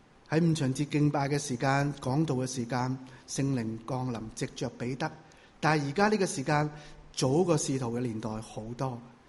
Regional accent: Guangdong, China; 广东话都不行，我广东人来的，

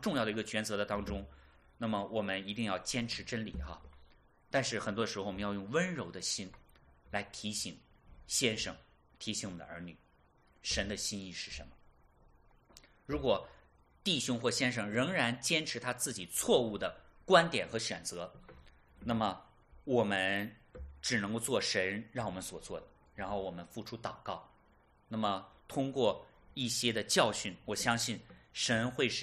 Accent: China; 但是我是从大陆来的，我知道大陆的姊妹女性啊，这方面真的需要

